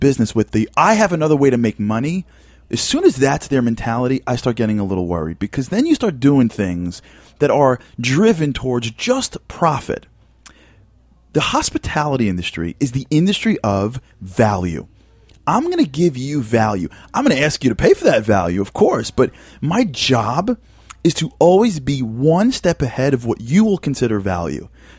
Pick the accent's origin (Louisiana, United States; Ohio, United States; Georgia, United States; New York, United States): Ohio, United States; Cleveland; Well, I'm from Cleveland.